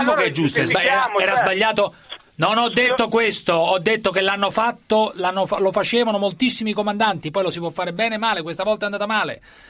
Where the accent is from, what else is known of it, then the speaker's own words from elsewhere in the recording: Rome, Lazio, Italy; now in Milan, Italy; Io sono romano e vivo a Milano da 12 anni